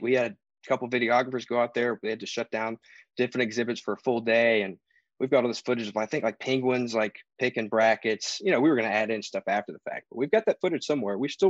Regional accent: Georgia, United States; He's from South Georgia, so, you know, I'm from Georgia.

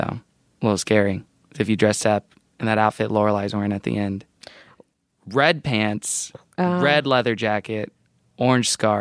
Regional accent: Texas, United States; accent: Texan

